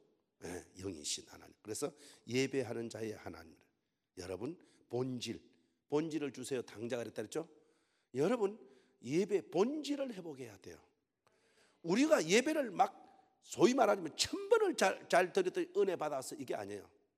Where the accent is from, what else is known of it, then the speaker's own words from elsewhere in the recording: South Gyeongsang, South Korea; 저는 여러분 저 서부 경남 보수 쪽에서 자랐어요.